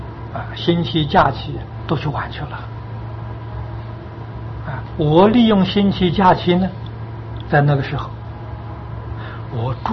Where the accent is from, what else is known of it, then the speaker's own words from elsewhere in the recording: China; 我们中国人还有个老观念，还晓得防老啊